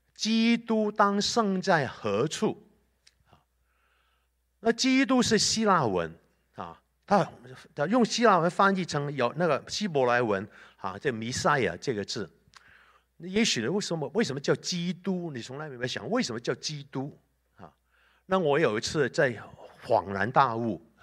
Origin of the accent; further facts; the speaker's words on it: Hong Kong; born there; 因为我香港出生的，就我爸爸是镇江人，江苏镇江，所以你要我问我籍贯哪里，我就说我是江苏镇江的